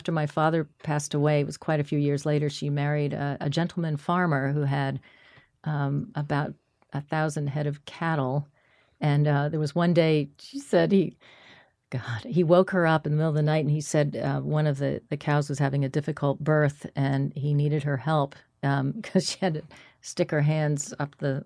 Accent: Manhattan, New York, United States; I was born in Manhattan, and I stayed in Manhattan for quite a long time

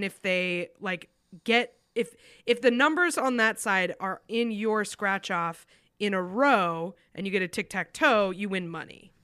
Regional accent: New Hampshire, United States; And then in 1964, my home state of New Hampshire became the first state

